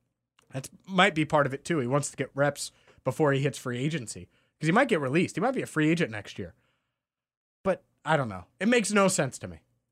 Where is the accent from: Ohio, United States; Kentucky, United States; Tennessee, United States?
Ohio, United States; Cincinnati; I'm from Cincinnati.